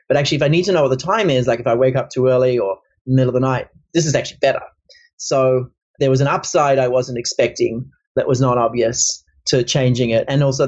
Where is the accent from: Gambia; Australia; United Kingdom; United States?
Australia; I'm originally Australian.